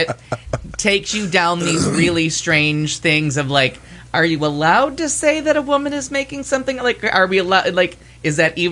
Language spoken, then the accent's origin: English; Pakistan; Put the research in. I'm Pakistani.